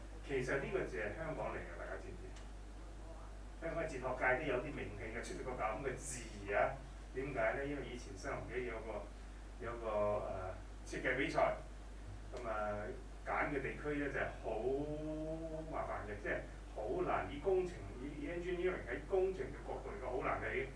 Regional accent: China; 我哋中國人最興好中意用呢個例子係咪

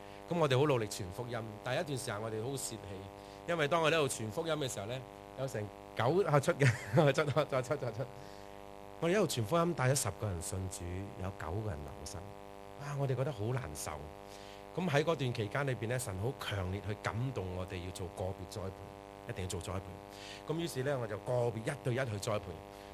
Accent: Chaozhou, Guangdong, China; 因為我本身係潮州人，即係潮州大男人

